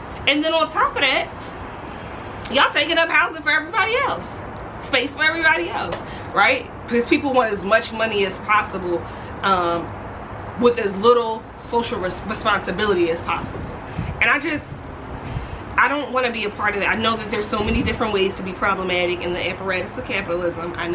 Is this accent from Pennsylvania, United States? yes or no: yes; Philadelphia, Pennsylvania, United States; I don't got no problem with the hood, no problem with the ghetto. I'm from Philly.